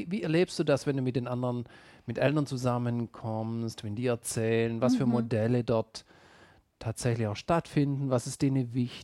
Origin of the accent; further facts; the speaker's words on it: Baden-Württemberg, Germany; wo seid ihr denn her? Sag, Richtung Stuttgart.